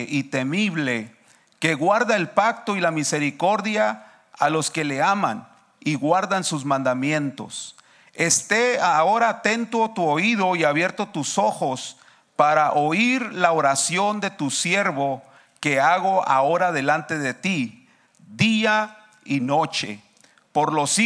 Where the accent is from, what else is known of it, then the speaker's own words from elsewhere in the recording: Mexicali, Baja California, Mexico; soy originario de Mexicali, pero ya tengo aquí 20 años en este valle